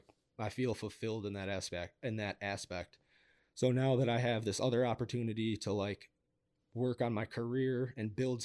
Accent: Syracuse, New York, United States; I'm from Cuse. I don't really love to say that, but.

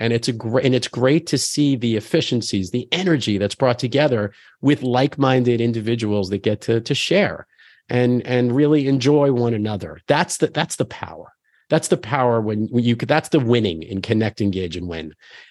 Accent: Rockaway Beach, New York, United States; My basketball court growing up in Rockaway Beach was on the corner of an intersection

